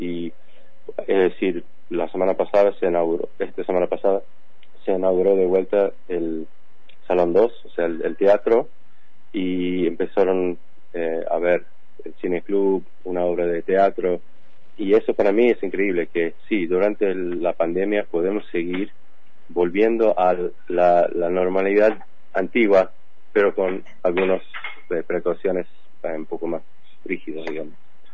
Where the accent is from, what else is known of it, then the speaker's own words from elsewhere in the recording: United States; Spanish is a second language; Sé que eso no significa mucho porque soy gringo y muchas empanadas no he comido